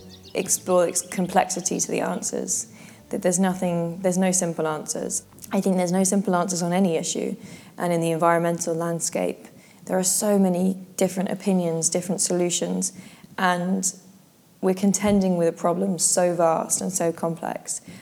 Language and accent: English; London, United Kingdom; So I was raised in London.